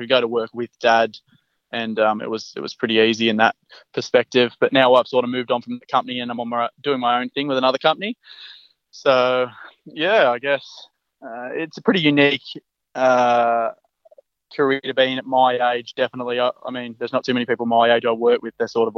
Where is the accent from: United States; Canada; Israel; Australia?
Australia; Wilberforce, New South Wales; I'm 21 years old and I grew up in Wilberforce, which is a northwest of Sydney.